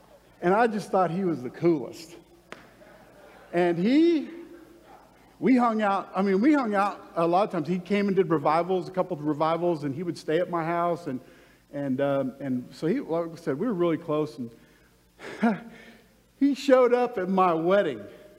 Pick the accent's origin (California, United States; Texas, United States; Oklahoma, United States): Oklahoma, United States; Weatherford; I grew up in Weatherford, Oklahoma.